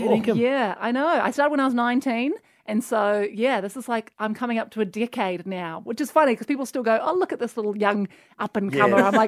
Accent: New Zealand; And I will say, when I'm in Australia, I don't mind. But when I go back to New Zealand, I'm like, oh, I hate that when they do that.

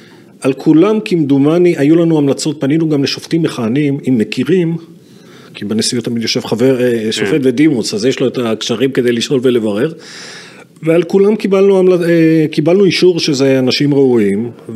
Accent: Ashkelon, Southern District, Israel; נולד באשקלון, גדלתי שם, בגרתי שם, אחרי זה צאתי שירתי כמובן בצבא

